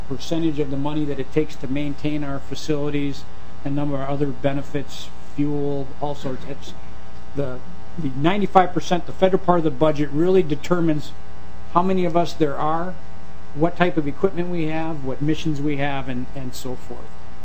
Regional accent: Olivia, Minnesota, United States; in my hometown of Olivia, out in Renville County, that armory is 90-plus years old

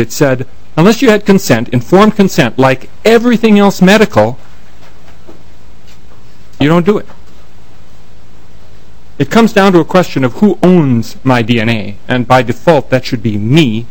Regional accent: Eagan, Minnesota, United States; I'm from Eagan, Minnesota.

